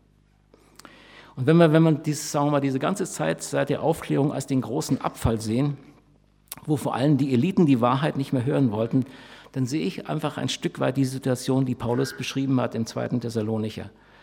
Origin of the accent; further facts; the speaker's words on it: Germany; wie können wir als Deutsche mit der Schuld, die wir uns jetzt im Grunde doppelt aufgeladen haben, einmal im Dritten Reich und jetzt wieder